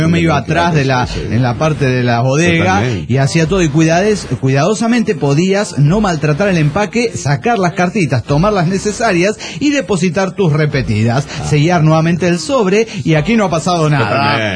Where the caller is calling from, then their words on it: Guadalajara, Jalisco, Mexico; de Guadalajara, Jalisco, México.